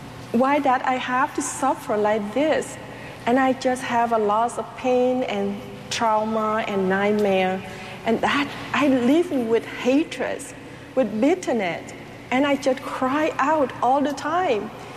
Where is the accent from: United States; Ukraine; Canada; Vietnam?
Vietnam; English is a second language; As a Vietnamese children, a child, I was raised in the Cao Dai religion in Vietnam.